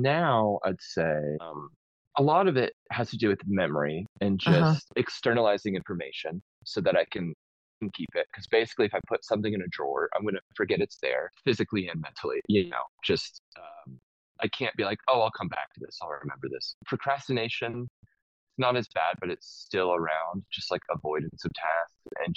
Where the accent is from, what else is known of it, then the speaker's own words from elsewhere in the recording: Midwest, United States; But growing up in the Midwest, felt like I ate my body weight in like queso dip at restaurants.